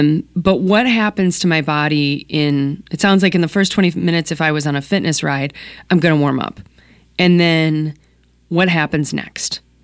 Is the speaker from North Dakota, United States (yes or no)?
no; Illinois, United States; now in Oregon, United States; I grew up in Illinois. So okay. Cold, very cold winters, very pretty warm summers, very humid.